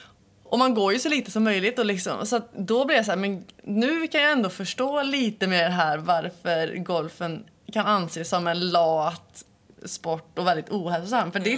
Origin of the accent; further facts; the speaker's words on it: Sweden; För mig var det så här, jag kommer från Sverige. För i Sverige är vi ju hälsosamma